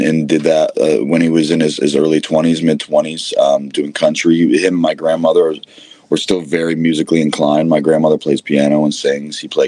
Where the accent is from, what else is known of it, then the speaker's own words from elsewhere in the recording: Saginaw, Michigan, United States; I grew up in Saginaw, Michigan. So I'm north east of Lansing.